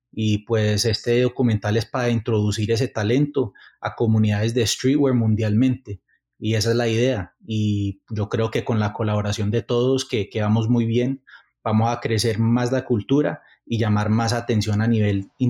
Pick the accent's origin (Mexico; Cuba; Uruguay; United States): United States; born there; Y para mí, siendo un, pues, nacido acá, yo le digo a la gente, pues, que yo para los gringos no soy gringo y, pues, para los colombianos no soy totalmente colombiano.